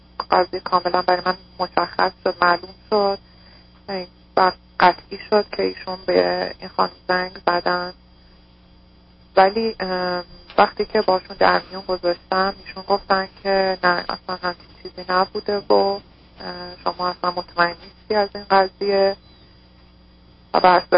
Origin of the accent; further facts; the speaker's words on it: Iran; moved away as an adult; ما با هم از ایران اومدیم به اروپا.